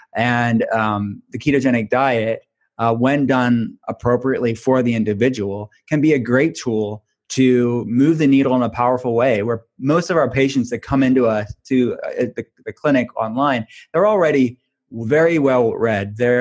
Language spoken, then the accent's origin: English; Pittsburgh, Pennsylvania, United States; Or I was raised in Pittsburgh, the country, farm country outside of Pittsburgh. Do we want to go back there?